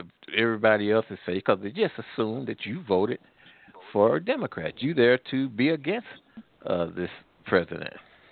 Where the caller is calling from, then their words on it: Missouri, United States; Well, I'm calling from Missouri, and also I live in Louisiana.